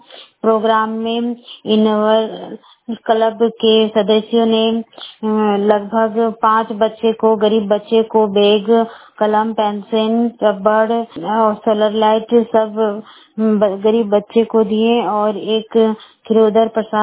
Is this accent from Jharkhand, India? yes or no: yes; Barkagaon, Jharkhand, India; मैं बड़का गांव प्रखंड की रहने वाली हूँ।